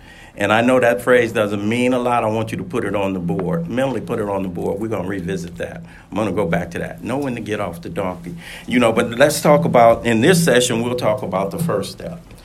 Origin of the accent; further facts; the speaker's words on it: Watts, California, United States; I grew up in Watts, but, you know, not everybody in Watts was a tough guy.